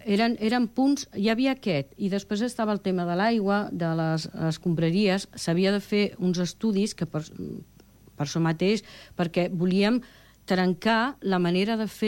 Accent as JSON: {"language": "Catalan", "town": "Sant Cugat del Vallès", "region": "Catalonia", "country": "Spain", "tie": "born there", "said": "Jo soc nascuda a Sant Cugat"}